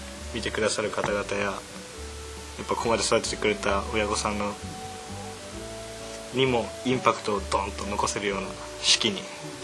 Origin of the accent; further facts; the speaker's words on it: Atami, Shizuoka, Japan; はい、はい、20年間熱海です。